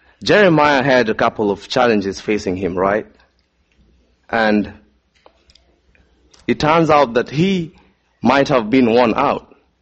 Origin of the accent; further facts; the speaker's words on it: Kenya; I know Kenyans are famous for running, and being a Kenyan myself, there's no way a Kenyan or a footman can be compared to a running horse, right?